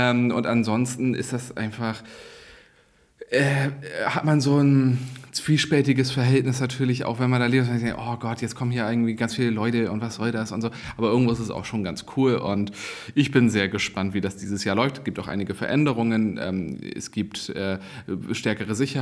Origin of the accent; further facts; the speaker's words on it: Kiel, Schleswig-Holstein, Germany; will ich das hier gerne auch auf die Tagesordnung setzen als Kieler